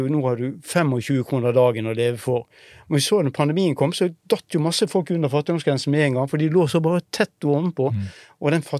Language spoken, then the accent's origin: Norwegian; Bergen, Vestland, Norway; Jeg er fra Bergen, så jeg kan snakke lenge.